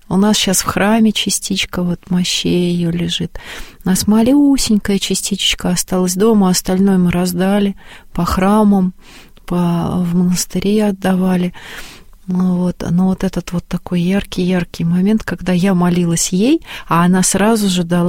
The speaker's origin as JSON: {"language": "Russian", "country": "Russia", "said": "она узнала, что мы из России"}